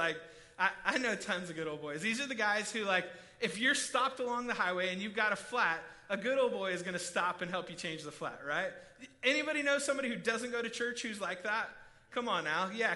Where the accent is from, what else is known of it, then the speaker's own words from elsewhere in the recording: United States; And as an American in general, we kind of believe we're like the best, right?